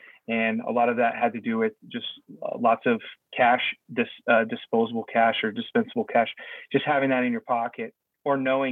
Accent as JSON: {"language": "English", "town": "Seattle", "region": "Washington", "country": "United States", "tie": "born or raised there", "lives_now": "Tennessee, United States", "said": "but I've been here since 2006. I still call Seattle home. I still root for the Seahawks, but I'm almost a Southerner at this point."}